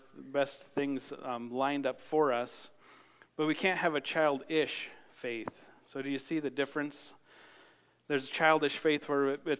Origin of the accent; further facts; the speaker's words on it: Wyoming, United States; I grew up in Wyoming, and you farmers will like this.